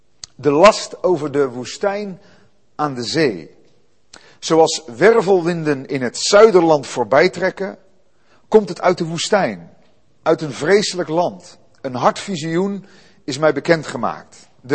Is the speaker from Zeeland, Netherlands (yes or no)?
yes; Zeeland, Netherlands; born there; En ik ben geboren in Zeeland op het platteland. Nou, daar heb je wel treinen, maar geen metro's en trams.